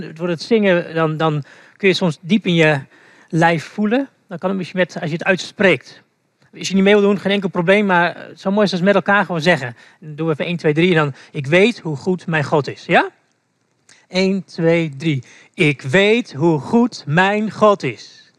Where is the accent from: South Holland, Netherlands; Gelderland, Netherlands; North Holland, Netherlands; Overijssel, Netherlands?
Overijssel, Netherlands; Almelo; Ik kom uit Almelo.